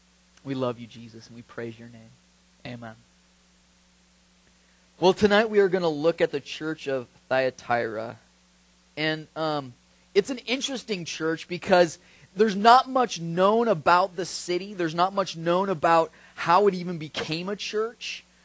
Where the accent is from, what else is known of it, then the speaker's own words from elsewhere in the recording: Cottonwood, California, United States; also born or lived in Red Bluff; now in Chico, United States; And, I mean, I grew up in Cottonwood and Red Bluff. And you know, and the thing is does anybody know where Cottonwood is?